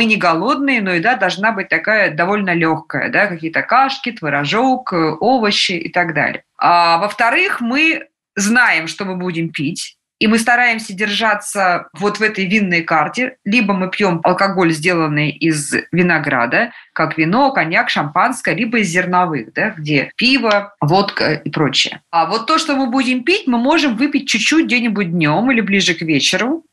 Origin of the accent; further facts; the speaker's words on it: Novosibirsk, Novosibirsk Oblast, Russia; мы отмечаем таким образом Новый год в Новосибирске, в моем родном городе.